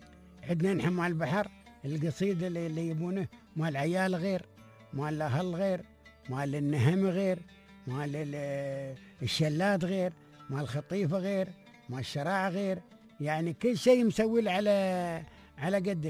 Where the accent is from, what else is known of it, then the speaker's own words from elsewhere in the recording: United Arab Emirates; قصيدنا نحن ولهجتنا نحن